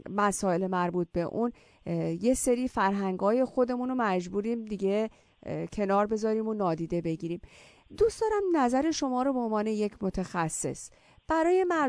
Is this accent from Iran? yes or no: yes; Iran; ما فرهنگ‌هایی داریم به عنوان یک ایرانی که واقعاً بهشون هم افتخار می‌کنیم